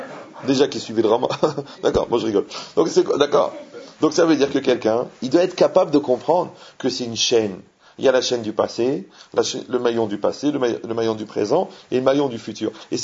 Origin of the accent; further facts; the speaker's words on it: Morocco; Bon, Algérie du Sud, quand même, j'étais du Maroc, mais.